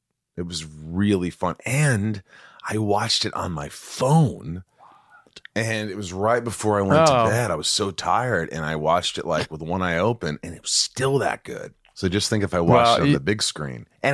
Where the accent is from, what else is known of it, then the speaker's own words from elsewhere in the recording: Indiana, United States; and I grew up in Indiana, so.